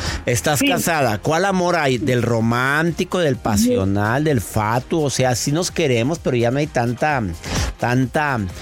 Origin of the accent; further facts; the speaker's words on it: Mexico; En mi país, mi adorado México, 33% de las personas mayores de 18 años están solteras.